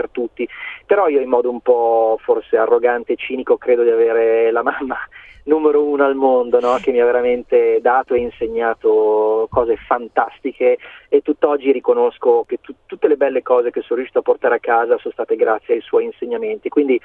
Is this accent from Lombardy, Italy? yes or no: yes; Milan, Lombardy, Italy; io sono di Milano come tu sai, i miei amici di Milano quando in gioventù venivano a casa nostra a mangiare